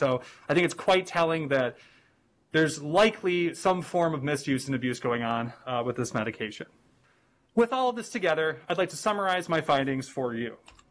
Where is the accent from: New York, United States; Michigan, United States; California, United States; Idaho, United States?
Michigan, United States; my home state, Michigan, right on their heels in 2019